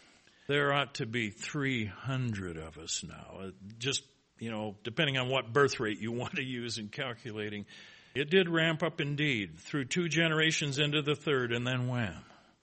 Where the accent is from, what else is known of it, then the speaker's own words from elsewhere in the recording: South Dakota, United States; Keep in mind, we're from South Dakota.